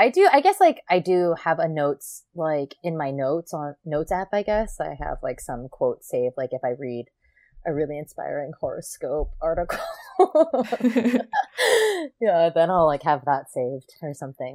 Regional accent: Hawaii, United States; I'm from Hawaii.

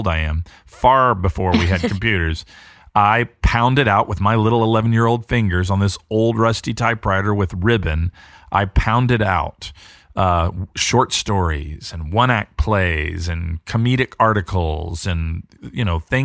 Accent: Georgia, United States; And I remember I grew up in Georgia, and we were out on a lake out in Georgia on his boat just a few years before he passed away.

